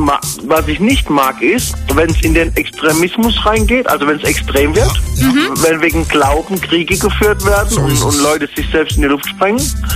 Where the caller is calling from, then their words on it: Nussloch, Baden-Württemberg, Germany; Aus Nussloch bei Heidelberg.